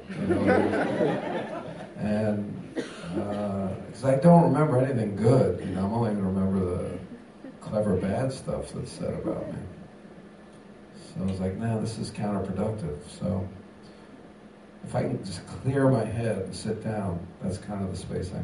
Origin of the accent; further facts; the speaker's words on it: New York, United States; I got the title because I was up in Massachusetts, and I'm from New York, as we know.